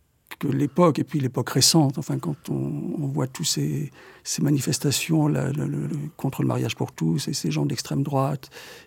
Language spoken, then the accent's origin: French; Paris, Île-de-France, France; now in La Rochelle, France; Et moi, j'étais arrivé de Paris aussi un an auparavant.